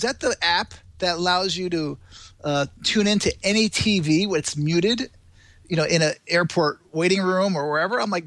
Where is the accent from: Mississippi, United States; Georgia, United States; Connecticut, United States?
Connecticut, United States; So now I'm in Connecticut, my home state.